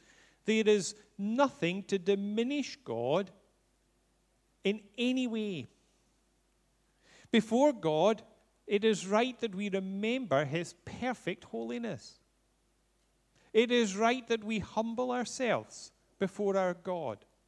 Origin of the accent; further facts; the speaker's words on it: Glasgow, Scotland, United Kingdom; You all know I grew up in Glasgow